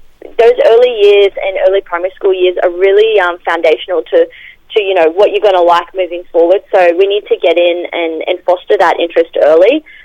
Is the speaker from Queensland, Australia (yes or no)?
yes; Gordonvale, Queensland, Australia; With Gordonvale being a rural place, science looked for me very different than what I'm sure it looked for, other students who might have been in the cities.